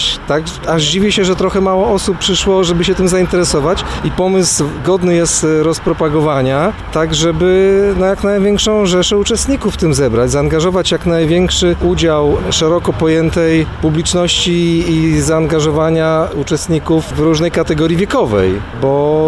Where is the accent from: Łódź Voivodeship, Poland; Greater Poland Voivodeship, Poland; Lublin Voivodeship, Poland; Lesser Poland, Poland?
Lublin Voivodeship, Poland; Puławy; Jestem rodowitym mieszkańcem Puław.